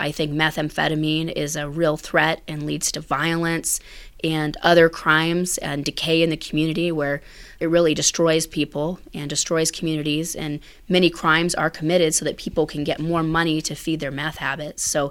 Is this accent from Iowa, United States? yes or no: yes; Dexter, Iowa, United States; Well, I was born in Guthrie Center, and I grew up just outside of Dexter, although on the Dallas County side of the line. My grandparents, of course, lived in Guthrie County, and I just wanted to come back home.